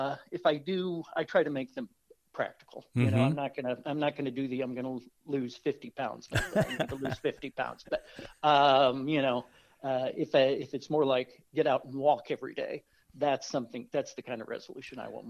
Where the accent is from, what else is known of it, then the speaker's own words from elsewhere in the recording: Indiana, United States; accent: Midwestern; moved away; Folks can certainly tell from my accent. I'm a Midwesterner. I'm from Northern Indiana, unlike you being from Southern Indiana.